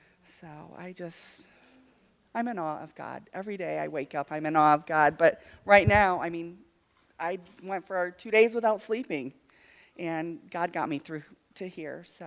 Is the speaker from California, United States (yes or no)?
yes; California, United States; I'm here from California for my brother's memorial this afternoon, and I discovered something last night. I'm from California.